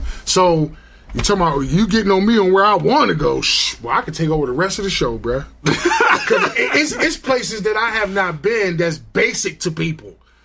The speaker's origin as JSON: {"language": "English", "region": "New Jersey", "country": "United States", "said": "And I'm from Jersey."}